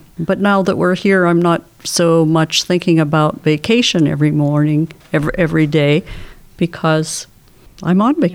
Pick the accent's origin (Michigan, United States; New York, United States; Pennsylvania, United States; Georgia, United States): Pennsylvania, United States; Pittsburgh; Well, I was born on the south side of Pittsburgh, and then my parents relocated to the Mount Washington, Allentown area of the city.